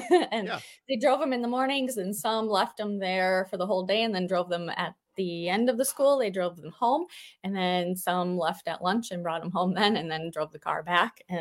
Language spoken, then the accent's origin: English; Black River Falls, Wisconsin, United States; In my hometown of Black River Falls, there were a lot of tractors in the parking lot at the high school